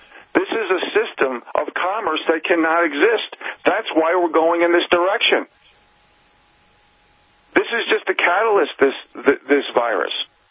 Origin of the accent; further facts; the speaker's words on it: New York City, New York, United States; born there; now in Montana, United States; Now, I was born in Jamaica, Queens. We're both from Queens. And I lived in the metropolitan area of New York City for 26 years